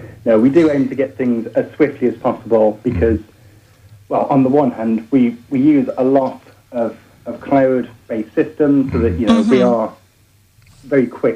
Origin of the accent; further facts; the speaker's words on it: England, United Kingdom; I'm originally from the Midlands.